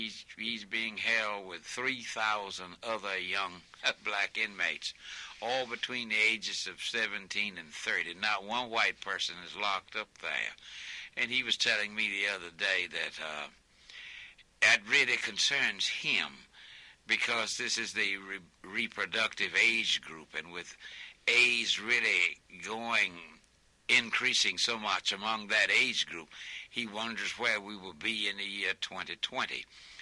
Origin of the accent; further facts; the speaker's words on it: Selma, Alabama, United States; And I am from Selma, Alabama, and I was invited to this glittering affair.